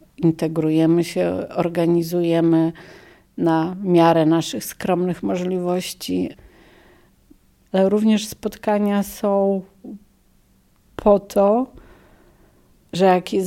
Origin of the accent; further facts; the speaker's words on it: Białystok, Podlaskie Voivodeship, Poland; born there; now in Warsaw, Poland; Urodziłam się w Białymstoku, kocham Białystok i w obecnej chwili jeszcze jestem w Warszawie.